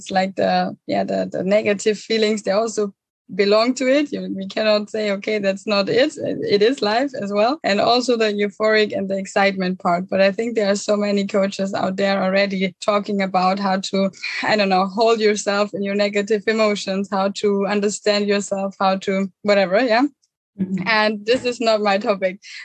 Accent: Bavaria, Germany; I'm 29. I'm originally from Germany, from Thousand Germany near Munich.

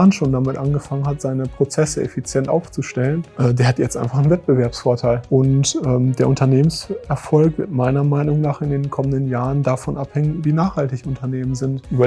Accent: Bielefeld, North Rhine-Westphalia, Germany; In Bielefeld beides. Ich komme gebürtig aus Groß-Dornbeck und bin dort auch aufgewachsen.

